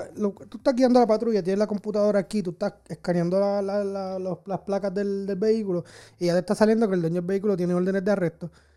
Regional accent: Puerto Rico; now in United States; si somos boricua, pues el tema choca un poco más porque sabemos que la mayoría de la policía en Puerto Rico

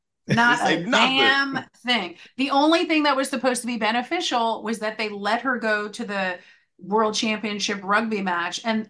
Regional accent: California, United States; I remember seeing him go speak at the Oakland Coliseum because I grew up in the Bay Area, right?

